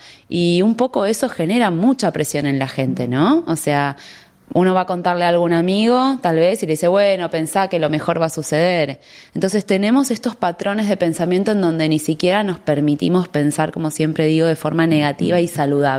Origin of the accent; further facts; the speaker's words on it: Buenos Aires, Argentina; moved away as an adult; now in Miami, United States; Sí, soy de Buenos Aires y vivo acá en Miami ya hace 5 años.